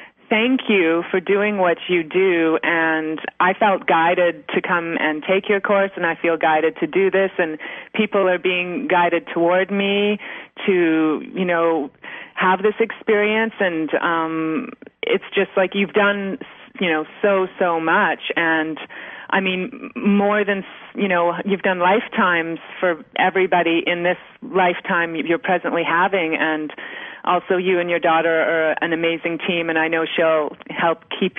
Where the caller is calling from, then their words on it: Kamloops, British Columbia, Canada; I took the class in Edmonton, and I'm calling from Kamloops, British Columbia.